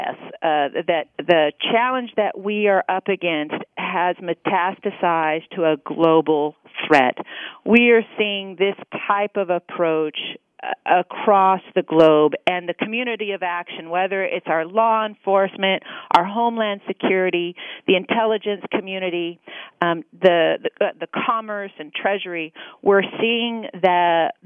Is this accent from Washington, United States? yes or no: no; Oregon, United States; I come out from the West, born and raised in Oregon, and part of the Oregon National Guard, and growing up in the farmers around